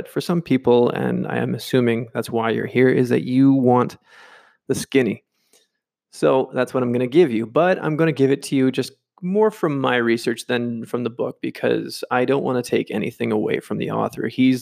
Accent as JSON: {"language": "English", "town": "Vancouver", "region": "British Columbia", "country": "Canada", "lives_now": "Valencia, Spain", "said": "I'm from Canada, British Columbia, Vancouver, not necessarily in that order. I'm from a small town"}